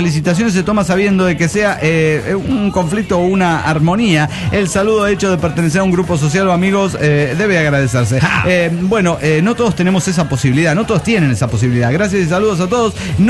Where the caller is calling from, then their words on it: Coacalco, State of Mexico, Mexico; de Coacalco, Edomex.